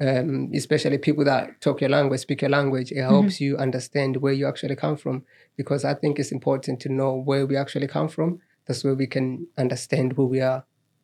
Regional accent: Zimbabwe; also born or lived in South Africa; I'm a Zimbabwean, you know, even though I was born in South Africa, but I'm actually from Zimbabwe. My mom is from Zimbabwe. My dad is from Malawi, but I grew up in Zim.

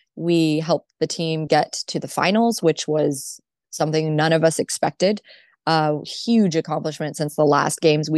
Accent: Los Angeles, California, United States; So, and it's in my hometown in Los Angeles.

